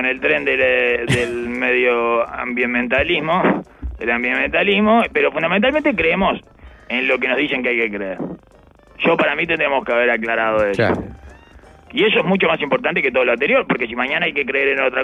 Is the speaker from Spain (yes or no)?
no; Uruguay; de esos videos de qué crack que somos los uruguayos, eso